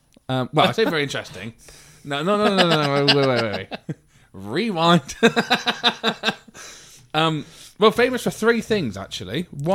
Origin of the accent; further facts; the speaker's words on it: South West England, United Kingdom; I'm from Devon